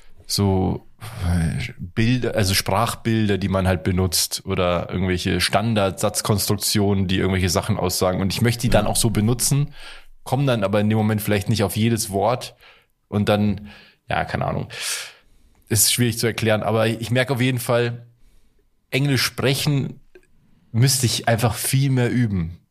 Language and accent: German; Germany; ich bin Deutscher, ich lebe hier in Deutschland. Ich muss nicht perfekt. Man darf schon hören, dass ich aus Deutschland bin.